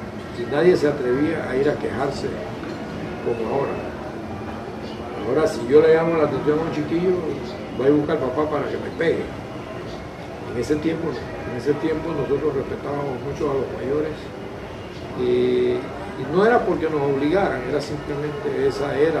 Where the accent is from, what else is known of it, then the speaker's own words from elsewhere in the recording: Bocas del Toro, Panama; also born or lived in Colón; Yo me crié aquí en Bocas y parcialmente también en la ciudad de Colón, donde por una enfermedad de mi madre tuve que trasladarme por varios años.